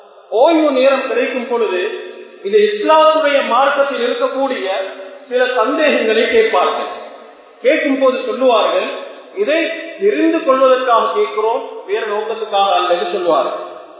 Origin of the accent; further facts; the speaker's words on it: Colombo, Western Province, Sri Lanka; அப்படியான ஒரு சூழலிலே, கொப்பனி தெருவிலே பிறப்பிடமாக கொண்ட நான் அப்படியான ஒரு சூழலிலே தான் நானும் வளர்ந்தேன்.